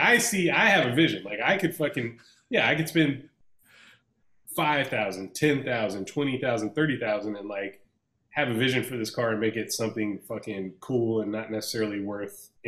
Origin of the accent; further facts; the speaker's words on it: Atlanta, Georgia, United States; I had a neighbor growing up in Atlanta that was a little person